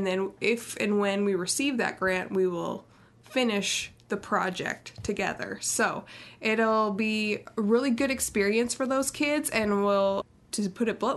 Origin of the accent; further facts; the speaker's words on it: Pella, Iowa, United States; I mean, I always love learning about my hometown. There's so many nooks and crannies to how a town is built. And Pella is super unique in that how it was founded